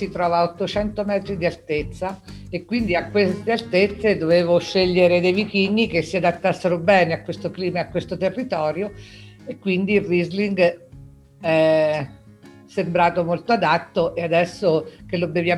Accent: Abruzzo, Italy; Allora, sono abruzzese, mi trovo all'Aquila

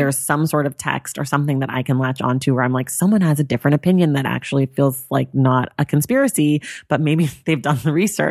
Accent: California, United States; I'm from Northern California. So it was in Northern California.

